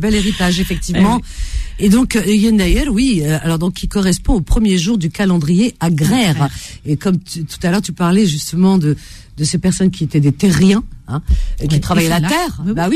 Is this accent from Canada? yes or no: no; France; Ici en France, moi j'ai grandi en France, du plus loin que je me souvienne, toute petite